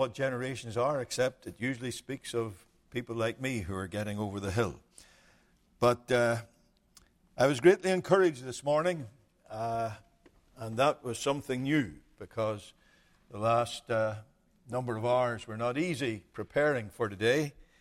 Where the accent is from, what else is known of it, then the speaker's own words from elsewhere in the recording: Northern Ireland, United Kingdom; It was 1978. I was visiting from Northern Ireland.